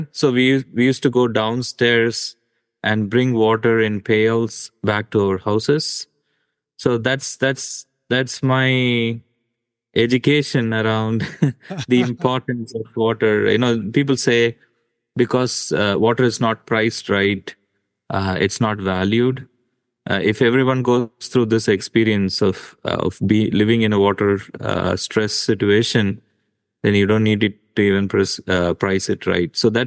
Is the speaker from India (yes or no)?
yes; Chennai, Tamil Nadu, India; So I grew up in South India, in a town called Chennai